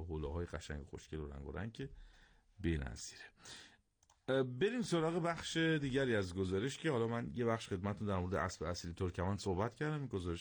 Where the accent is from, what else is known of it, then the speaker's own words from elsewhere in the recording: North Khorasan, Iran; دهکده نساجی ایران در استان ماست، خراسان شمالی